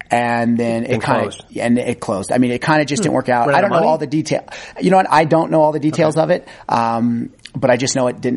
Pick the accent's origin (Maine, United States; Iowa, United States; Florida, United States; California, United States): California, United States; San Francisco; Where are you from? I said, oh, I'm from San Francisco.